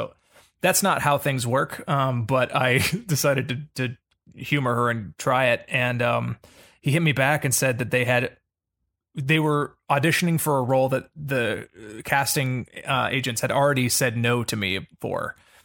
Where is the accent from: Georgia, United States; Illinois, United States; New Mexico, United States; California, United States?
Georgia, United States; Atlanta; where I grew up in Atlanta. So I was, doing a lot of theater and, that sort of shit, back there.